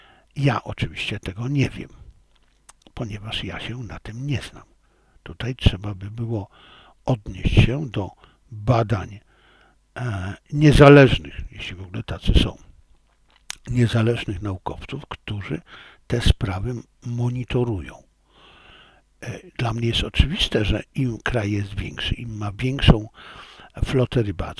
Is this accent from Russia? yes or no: no; China; also born or lived in Poland; ja jestem nie tylko Chińczykiem, ale ja jestem również Polakiem. Więc może ciut szerzej myślę niż tylko Chiny.